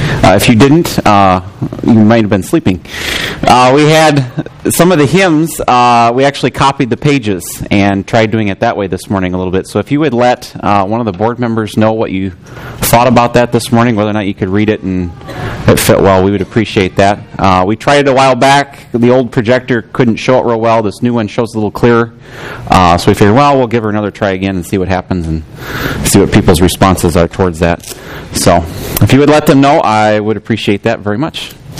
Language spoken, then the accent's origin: English; Illinois, United States; Where I grew up in Illinois, we had sporadically spaced all over the countryside trees that...